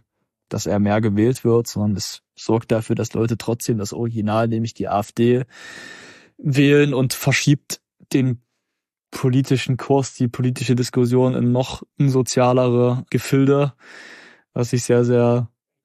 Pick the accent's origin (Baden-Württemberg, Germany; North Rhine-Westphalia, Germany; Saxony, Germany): Saxony, Germany; Zwickau; ob jetzt in meiner Heimatstadt Zwickau